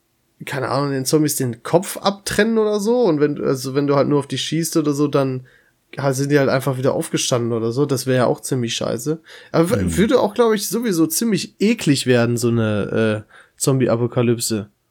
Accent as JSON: {"language": "German", "region": "North Rhine-Westphalia", "country": "Germany", "said": "jeder Jeck ist anders, wie man hier bei uns im Pott sagt."}